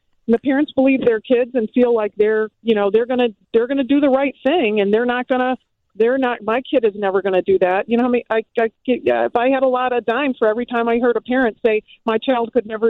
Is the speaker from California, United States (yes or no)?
no; Detroit, Michigan, United States; the challenge with the parents right now up in Detroit, my hometown.